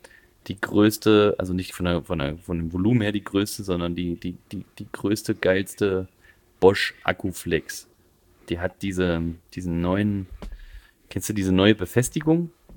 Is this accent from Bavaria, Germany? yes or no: no; Hesse, Germany; Ich komme aus Hessen.